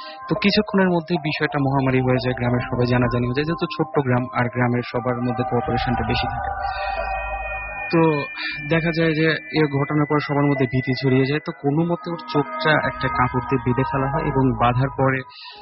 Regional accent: Pabna, Rajshahi Division, Bangladesh; now in India; আমি এসেছি মধ্যপ্রদেশ থেকে, আমার হোম টাউন পাবনা।

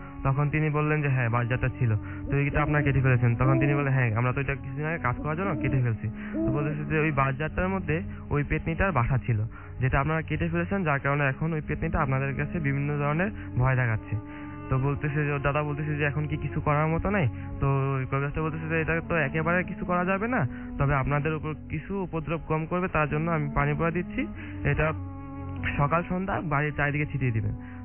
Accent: Dhaka, Dhaka Division, Bangladesh; উত্তরা থেকে আসছি। আমি টেক্সটাইল ইঞ্জিনিয়ারিং করতেছি মিরপুর আইএসটিসি থেকে।

